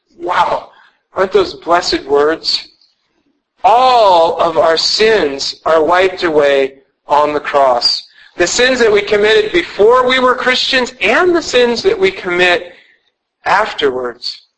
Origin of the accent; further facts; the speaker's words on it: Texas, United States; born there; In the same way that I was born in Texas because my mom and dad were living in Texas when I was born, that's why I was born in Texas.